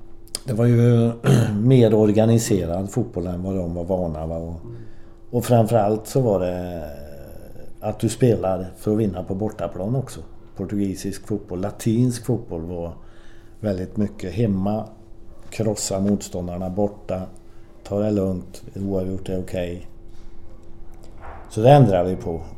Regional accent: Sweden; Jo, du vet, som svensk då

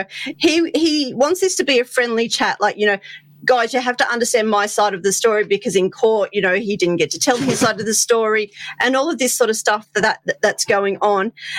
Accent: Australia; I'm an Aussie.

